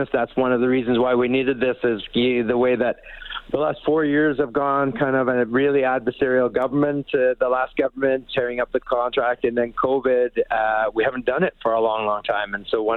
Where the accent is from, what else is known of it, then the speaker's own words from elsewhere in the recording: Medicine Hat, Alberta, Canada; then back down to my hometown in Medicine Hat coming up.